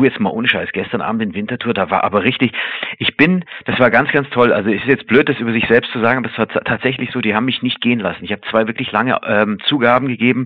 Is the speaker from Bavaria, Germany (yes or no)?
yes; Munich, Bavaria, Germany; now in Cologne, Germany; aber ich komme ja aus München und ich bin zwar selber in München geboren